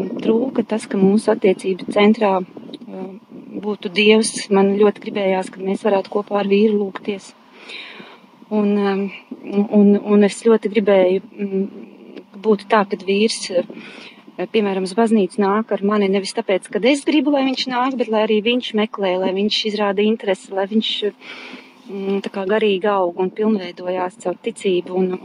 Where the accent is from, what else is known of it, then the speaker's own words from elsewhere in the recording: Krimulda, Vidzeme, Latvia; Mēs esam no Krimuldas, dzīvojam Krimuldā, piederam Siguldas katoļu draudzē.